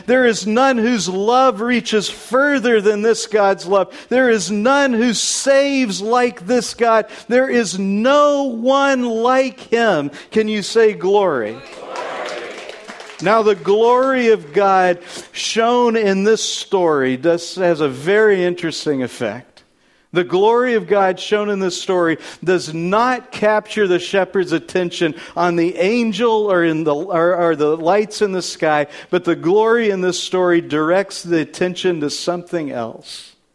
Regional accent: Texas, United States; Now, I grew up in Texas, and I've been in some barns, and I can tell you there's nothing glorious about a barn.

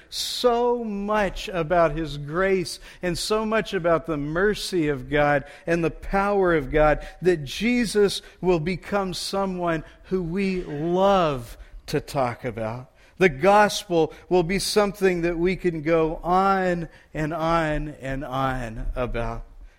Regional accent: Texas, United States; I was born and raised in Texas, and if you know any Texans, you might know that we think there's no place like it.

